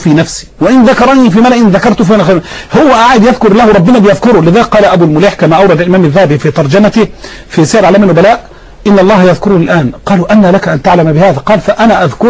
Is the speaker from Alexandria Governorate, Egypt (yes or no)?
no; Dim al-Shalt, Dakahlia, Egypt; الندوه السنويه غدا في قريتي في ديم الشلت مركز ديكنس ده قهليه